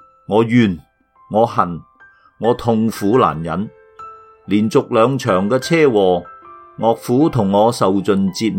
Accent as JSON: {"language": "Chinese", "country": "China", "tie": "born or raised there", "said": "和很多来自中国大陆的移民一样，我从小生活在信仰缺失的社会，接受的亦都是无神论教育，一直不相信有神"}